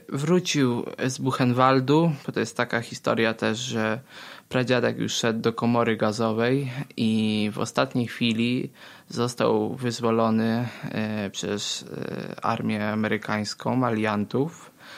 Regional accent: Wysoka Strzyżowska, Subcarpathian Voivodeship, Poland; Brzeżanka dlatego, że to jest moja miejscowość wychowania się, bo tak naprawdę pochodzę z Wysokiej Strzyżowskiej, a mieszkam na granicy z Brzeżanką.

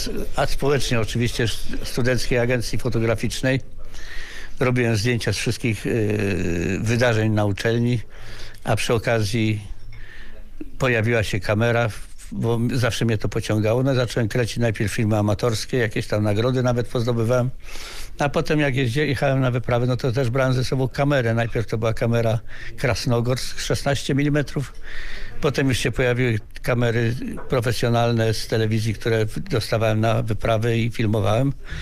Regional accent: Krosno, Subcarpathian Voivodeship, Poland; also born or lived in Elbląg; urodziłem się w Elblągu, ale po paru miesiącach ojciec przeniósł się służbowo do Krosna i w Krośnie już spędziłem, do końca technikum spędziłem czas.

